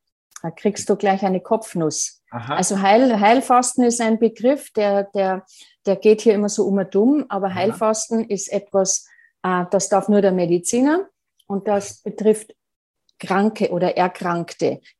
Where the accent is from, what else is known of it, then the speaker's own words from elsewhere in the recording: Bavaria, Germany; ich komme aus Bayern